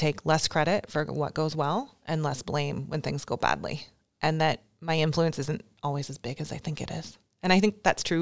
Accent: London, Ontario, Canada; I've been working in London, which is where, my hometown, where I'm from. And when we moved back to Canada

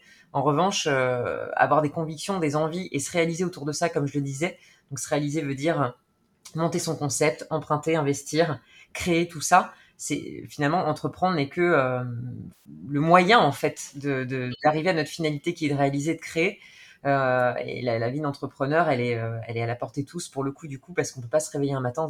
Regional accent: Bordeaux, Nouvelle-Aquitaine, France; j'ai 35 ans, j'habite à Bordeaux, je suis bordelaise.

